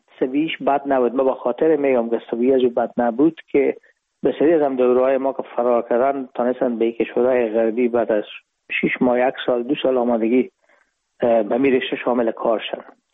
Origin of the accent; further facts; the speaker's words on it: Herat, Afghanistan; moved away as an adult; now in Hamburg, Germany; رفتیم از کابل به هرات و پیشی که فاکولته رو پایان برسانیم یا دیپلومی بگیریم از هرات از طریق زمینی داخل مرز ایران شدیم